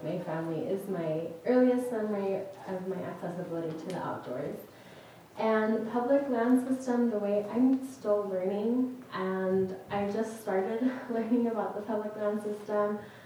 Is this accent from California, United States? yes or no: yes; Santa Barbara, California, United States; now in Wenatchee, United States; And I am from Santa Barbara, California, so I got the ocean and I got the mountains, which is where I really have felt home because I have nature surrounding me completely. And I recently moved to Wenatchee a year ago.